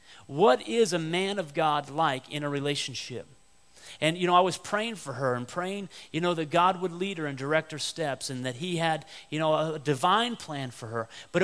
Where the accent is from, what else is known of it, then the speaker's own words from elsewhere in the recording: Pennsylvania, United States; and I was from Western Pennsylvania, and we met in Oklahoma at Bible school the first week there